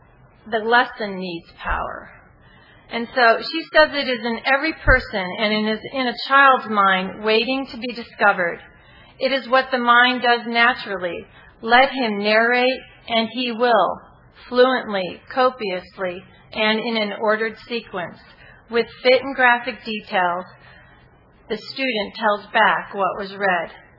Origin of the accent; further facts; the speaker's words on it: Chicago, Illinois, United States; I had been living in Atlanta. I've only been to Texas for a short little trip, so I'm not a Texan. I'm really from Chicago.